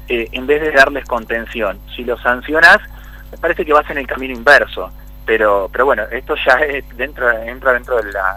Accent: Tostado, Santa Fe, Argentina; Yo soy de Tostado, el norte de Santa Fe. Así que hablo como nosotros los santafesinos.

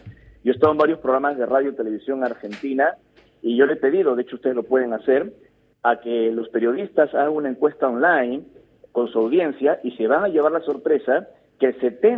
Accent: Peru; me dediqué a investigar todo este fenómeno, empezando en mi país, en el Perú, porque fui testigo de un avistamiento

